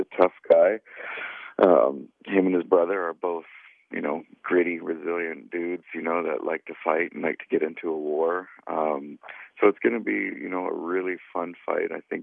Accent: Duncan, British Columbia, Canada; in my hometown, Duncan.

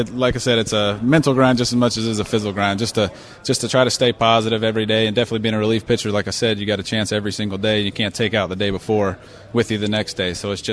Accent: Prattville, Alabama, United States; You know, like I said, I'm from Alabama. I'm from Prattville, Alabama.

